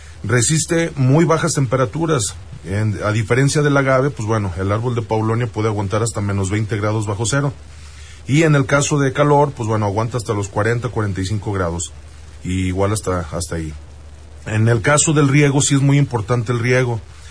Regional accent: León, Guanajuato, Mexico; now in Purísima del Rincón, Mexico; soy originario de León, Guanajuato, pero mi residencia está en Purísima del Rincón.

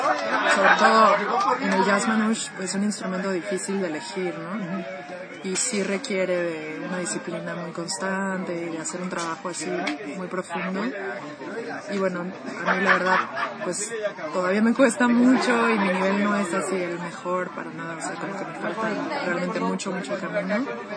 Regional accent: Cancún, Quintana Roo, Mexico; yo por ejemplo vengo de Cancún y allá no hay nadie.

